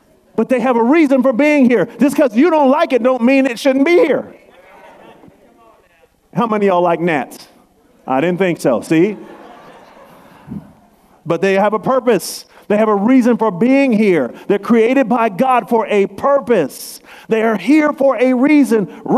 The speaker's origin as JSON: {"language": "English", "town": "Oakland", "region": "California", "country": "United States", "tie": "born or raised there", "said": "I grew up in Oakland."}